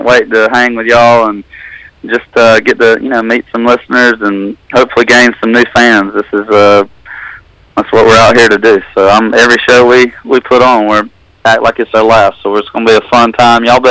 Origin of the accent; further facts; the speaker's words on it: Georgia, United States; I'm from South Georgia